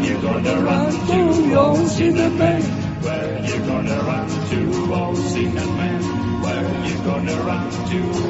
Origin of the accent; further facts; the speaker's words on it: Cáceres, Extremadura, Spain; a ver Cáceres, la ciudad nuestra, porque somos auténticos catobis cacereños de toda la vida.